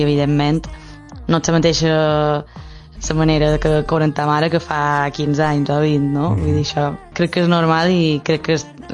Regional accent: Balearic Islands, Spain; Tots, vull dir, mallorquins tenim... Vull dir, tots que van compartint una miqueta segons quines traces d'escriure, no?, perquè jo crec que és el paisatge on t'has criat i has viscut tant d'anys

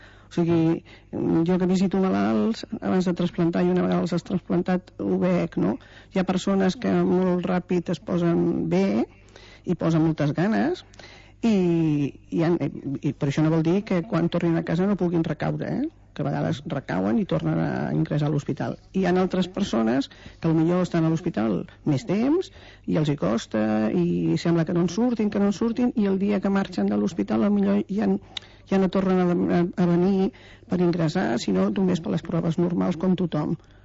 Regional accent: Tarragona, Catalonia, Spain; jo visco a Tarragona i soc de Tarragona

